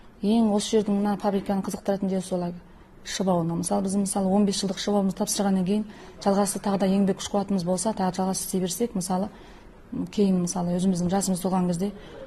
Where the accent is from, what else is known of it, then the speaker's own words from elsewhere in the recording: Kengqoqy, Xinjiang, China; also born or lived in Urumqi; бұрынғы туған ауылым Кеңқоқы қалашығы. Одан артынан кейін той жасағаннан кейін осы сауының тауына тиға келдім.